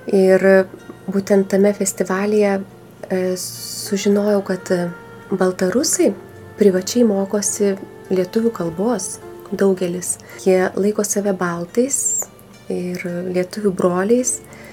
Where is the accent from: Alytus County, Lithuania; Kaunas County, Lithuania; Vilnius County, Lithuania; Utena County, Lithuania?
Alytus County, Lithuania; Alytus; accent: Dzūkian; Nors aš laikau save dzūkę, kadangi gimiau, augau Alytuje ir tą tarmę girdėjau